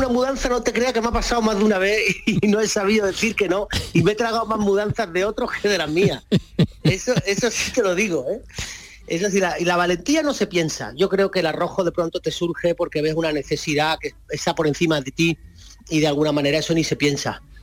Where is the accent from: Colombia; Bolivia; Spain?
Spain; Málaga, Andalusia; el Teatro Cervantes de mi tierra, de Málaga